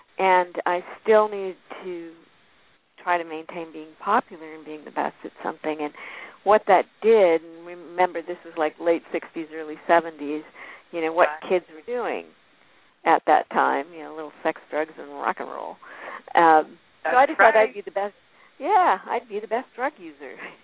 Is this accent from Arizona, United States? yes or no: yes; Phoenix, Arizona, United States; I was born in Phoenix, Arizona, and I still live here.